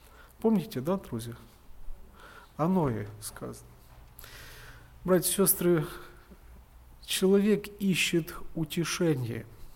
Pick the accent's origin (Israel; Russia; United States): United States; Lakeville, Minnesota; я из Миннесоты, штат Миннесота, город Лейквилл. У меня 6 детей.